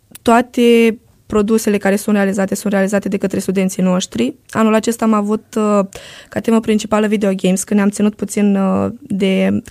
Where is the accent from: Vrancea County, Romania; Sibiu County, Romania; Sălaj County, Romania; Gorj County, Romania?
Vrancea County, Romania; Focșani; Eu sunt din Vrancea, din Focșani.